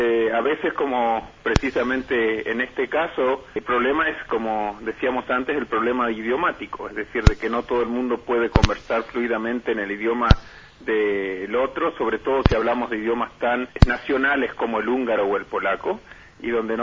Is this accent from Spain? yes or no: no; Argentina; y yo que en el origen vengo de Argentina